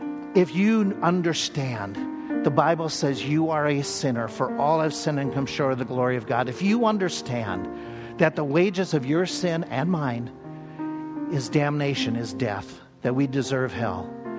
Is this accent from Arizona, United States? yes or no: no; Minnesota, United States; I grew up in Minnesota, but they grew up in a strong, small-town Catholic community.